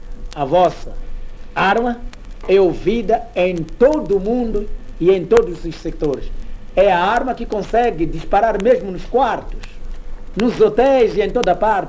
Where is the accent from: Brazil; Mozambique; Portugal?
Mozambique; Porque nós estamos conscientes que nós somos moçambicanos.